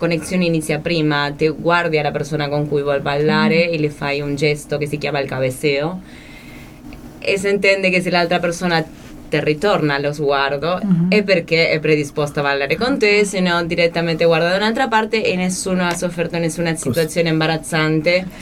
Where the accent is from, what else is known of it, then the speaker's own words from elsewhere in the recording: Buenos Aires, Argentina; Italian is a second language; abbiamo anche nel nostro dialetto in Buenos Aires il lunfardo, in cui parliamo tante parole dell'italiano